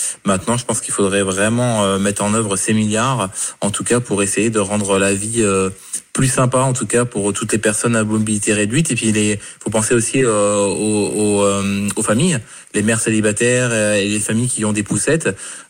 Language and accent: French; France; Si moi aussi je suis français